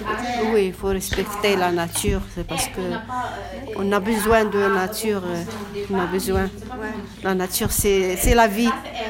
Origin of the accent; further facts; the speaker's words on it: Morocco; arabe. Je suis marocaine.